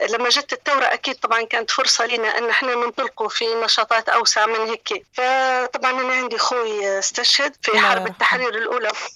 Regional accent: Tripoli, Tripoli District, Libya; على اعتبار ان طرابلس فيها انا طبعا بنت طرابلس ومدينتي ومنطقتي ونعرف نتحرك فيها اكثر

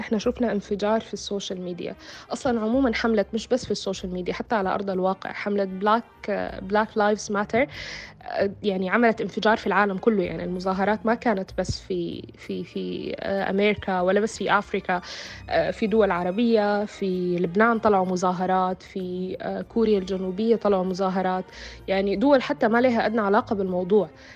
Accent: Sudan; أنا كسودانية أو كعربية سمراء البشرة أو سوداء البشرة

